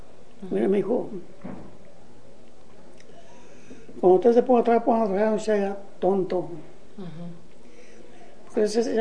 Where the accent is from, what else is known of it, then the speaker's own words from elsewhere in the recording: Uxlán, Zacatecas, Mexico; born there; Nací en Uxlán, Zacatecas.